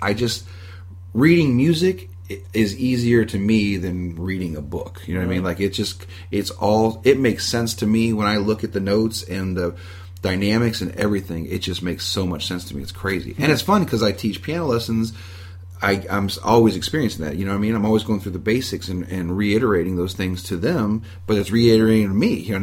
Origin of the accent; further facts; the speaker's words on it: Webster Groves, Missouri, United States; also born or lived in Franklin County, United States; If I go all the way to the beginning, I grew up in Webster Groves till I was 8, and then I went to Pacific High School. I lived out there in Franklin County.